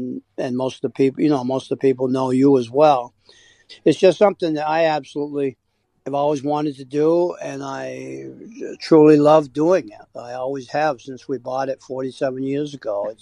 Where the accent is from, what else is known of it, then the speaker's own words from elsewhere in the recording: Stratford, United Kingdom; I grew up in Stratford. I've always lived in Stratford.